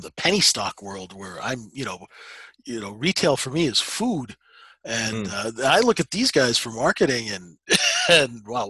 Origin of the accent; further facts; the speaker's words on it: Canada; we're Canadian, man. You know, the potholes up here